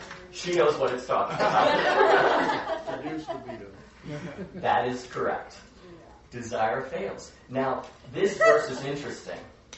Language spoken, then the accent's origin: English; Chicago, Illinois, United States; I was raised in Chicago. Actually, Darren is also from Chicago.